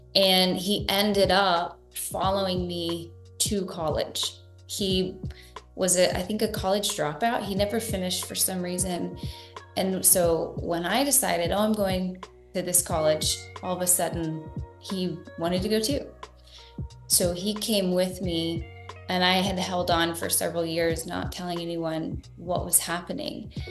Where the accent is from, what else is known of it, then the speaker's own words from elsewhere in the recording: Van Alstyne, Texas, United States; I grew up in the country. It's just easier to say I'm from the Dallas area because it's so big. But I'm from a teeny tiny small town called Van Alstine, and I live fairly close to there now, and I'm a small town country girl.